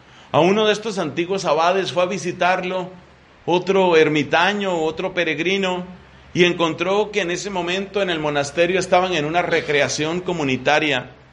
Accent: Colombia; Nosotros tuvimos un gran predicador carismático en mi país, bastante conocido

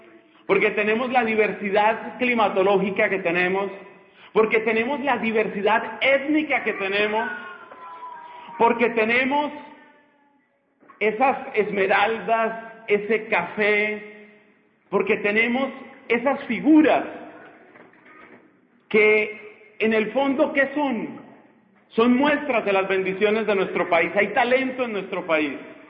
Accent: Colombia; moved away; muchos de los que estamos fuera del país tenemos historias de dolor que contar, incluso de por qué salimos de Colombia. Pero hoy quisiera abrazar a todos mis hermanos colombianos y colombianas

